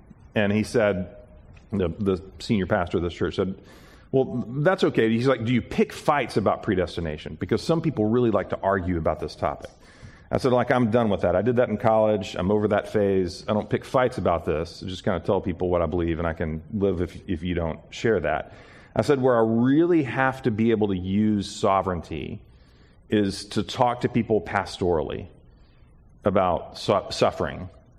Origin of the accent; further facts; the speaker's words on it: United States; Sometimes I'd like to escape from that because I'm an American and I like comfort.